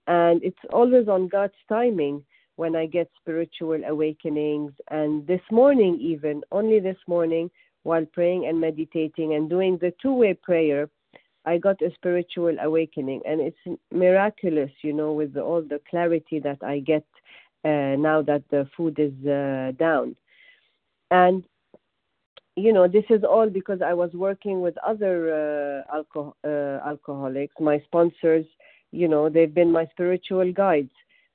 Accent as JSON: {"language": "English", "town": "Montreal", "region": "Quebec", "country": "Canada", "said": "I'm from Montreal, Canada"}